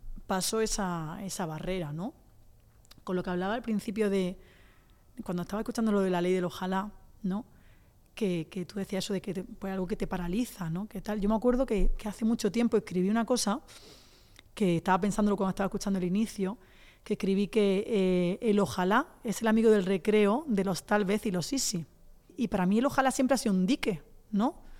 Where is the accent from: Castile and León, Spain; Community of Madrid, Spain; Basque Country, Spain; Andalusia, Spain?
Andalusia, Spain; Aguamarga; En Aguamarga, por ejemplo, yo decía, tío, es que mi pueblo entero tiene el libro.